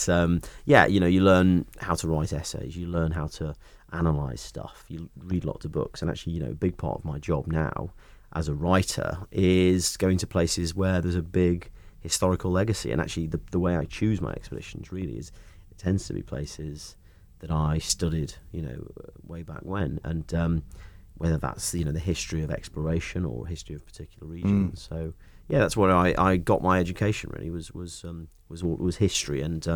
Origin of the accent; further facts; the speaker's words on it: Stoke-on-Trent, West Midlands, United Kingdom; I grew up in Stoke-on-Trent, you know, pretty much working class family.